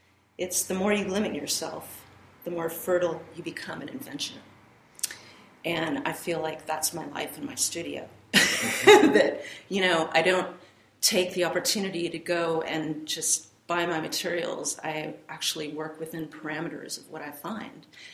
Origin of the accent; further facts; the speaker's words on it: Ventura, California, United States; I share time between Venice Beach and Ventura, California. Originally, I'm actually from Ventura. Moved to LA and Venice to go to UCLA.